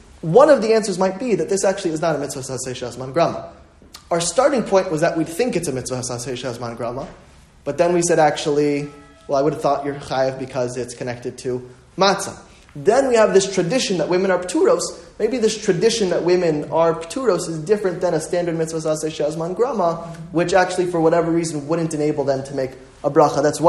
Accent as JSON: {"language": "English", "town": "Denver", "region": "Colorado", "country": "United States", "tie": "born or raised there", "said": "growing up in Denver wasn't too bad."}